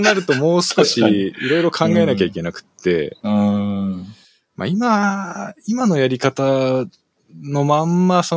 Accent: Chiba, Japan; also born or lived in Ibaraki; now in Tokyo, Japan; 私ももともと千葉の生まれで、まあ、千葉とか茨城とかあの辺をうろうろしてて、 で、結局そのプログラマーに、後年プログラマーになってから、まあ東京に出てきたっていう形なんですけど。

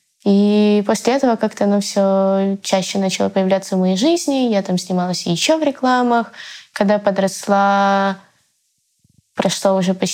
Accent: Kyiv, Ukraine; мне 20 лет, я из Киева.

